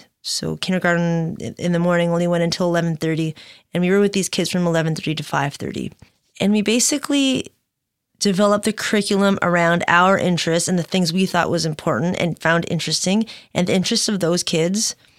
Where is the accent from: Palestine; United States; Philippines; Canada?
Philippines; I'm Filipino.